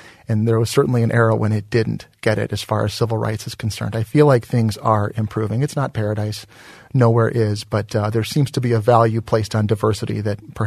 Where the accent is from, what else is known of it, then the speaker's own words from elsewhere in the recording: Dearborn, Michigan, United States; Well, I was born in Dearborn more than a few years ago. I live in Dearborn now. I have roots on both sides in Dearborn.